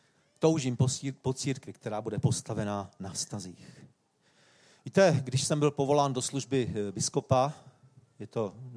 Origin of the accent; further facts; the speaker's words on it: Varnsdorf, Ústí nad Labem Region, Czechia; My jsme bydleli, já jsem vyrostl ve Varnsdorfu a tam byl můj první sbor